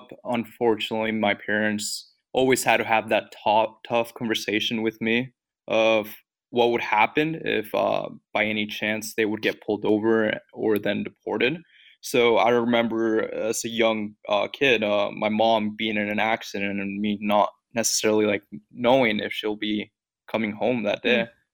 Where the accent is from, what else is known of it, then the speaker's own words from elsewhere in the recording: Mexico; now in United States; I wouldn't know where to even go if I had to go back to my home country of Mexico. It's not what I consider home.